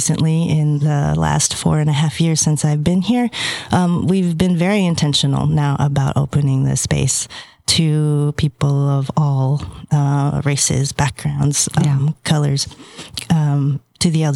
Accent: New London, United States; growing up in New London, where we are right now, Little Theater Auditorium was one of the first, well, was the first theater experience I ever had.

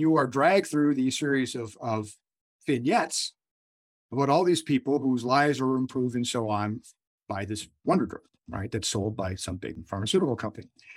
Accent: United States; I'm born and raised as an American, educated as an American, employed as an American, but I spent a considerable amount of time working overseas, right?

